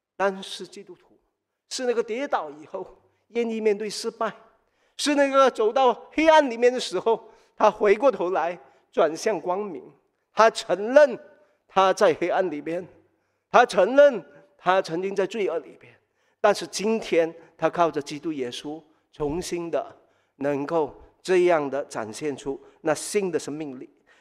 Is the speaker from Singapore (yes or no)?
yes; Singapore; 我们新加坡人哦，那么新移民还有第二代移民在这里成长的都能够体会得到。我们有华语，有英语，我们有自己家里的语言，可能是广东话